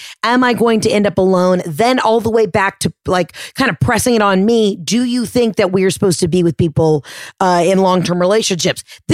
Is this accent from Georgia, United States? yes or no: yes; Atlanta, Georgia, United States; I'm from Atlanta and I'm scraping by. Atlanta opportunity.